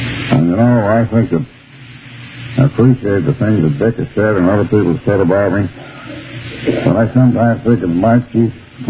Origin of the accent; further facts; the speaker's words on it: Auburn, New York, United States; I come from Auburn in New York, as my native town. Went to a private school there.